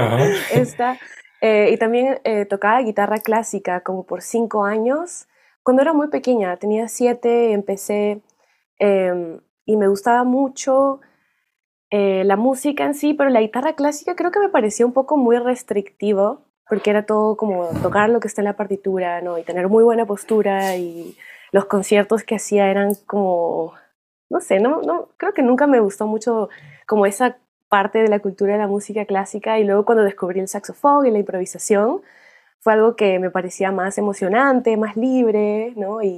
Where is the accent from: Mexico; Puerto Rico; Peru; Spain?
Peru; now in Minneapolis, United States; soy una multiinstrumentalista peruana. Yo resido en Minneapolis, en los Estados Unidos, desde hace alrededor de 10 años